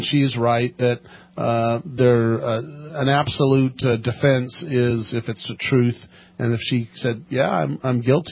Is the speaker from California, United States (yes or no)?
yes; Sacramento, California, United States; And I grew up in the Sacramento area, and I'm telling you right now, it was hilarious.